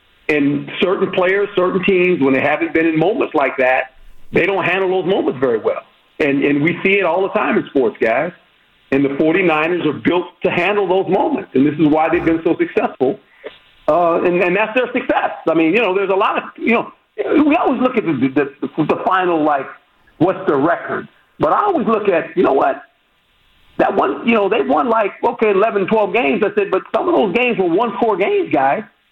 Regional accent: West Coast, United States; I'm from the West Coast. I'm like you. I grew up on the West Coast

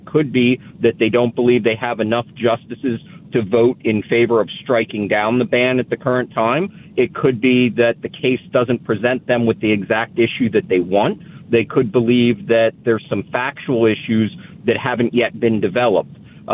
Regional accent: Pennsylvania, United States; Berks County, Pennsylvania.

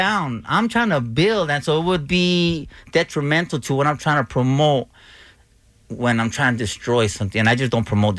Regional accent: Los Angeles, California, United States; born there; I drove through Los Angeles right now, mm-hmm. and I was blown away, bro. I'm not going to lie. And I was born in this city, yeah. right here at the county hospital, you know.

